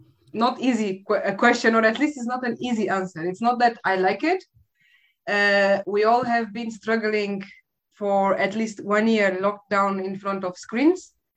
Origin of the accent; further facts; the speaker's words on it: Portugal; born there; English is a second language; I was born in Portugal. I have Portuguese parents